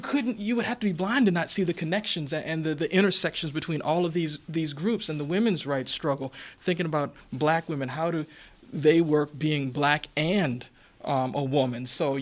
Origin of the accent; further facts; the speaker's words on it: Virginia, United States; growing up in Virginia, we didn't know anybody who was of Latino background.